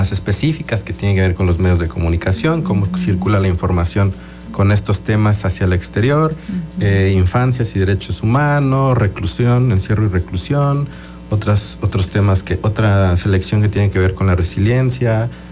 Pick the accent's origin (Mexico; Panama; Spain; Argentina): Mexico; nosotros como latinoamericanos, mexicanos